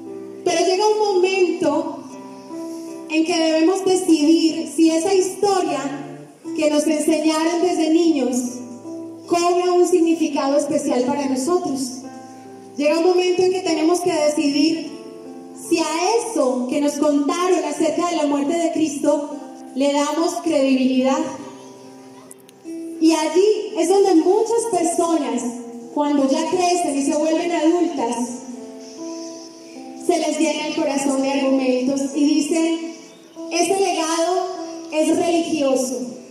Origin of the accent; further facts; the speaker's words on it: Boyacá, Colombia; Es que yo soy boyacense